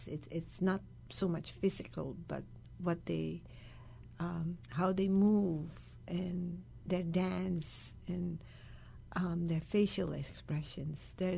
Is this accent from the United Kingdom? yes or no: no; Indonesia; Fortunately, when I was growing up in Indonesia, I learned how to do that.